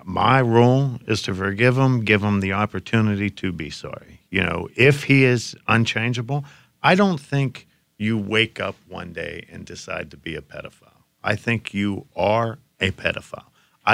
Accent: Johnstown, Pennsylvania, United States; Beginning when I was 10 years old in my hometown of Johnstown, Pennsylvania, in my Catholic school of St. Clement's Parish

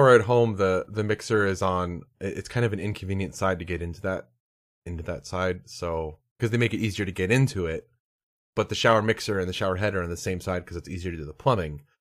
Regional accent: Pennsylvania, United States; I didn't realize that, because I grew up in Pennsylvania, I didn't realize that our groundhog was like the groundhog that predicted the weather for everyone.

